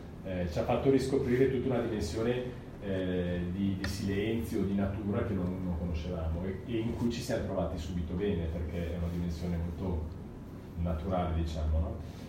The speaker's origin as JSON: {"language": "Italian", "town": "Milan", "region": "Lombardy", "country": "Italy", "tie": "born there", "said": "Visto che sono nato a Milano in un condominio"}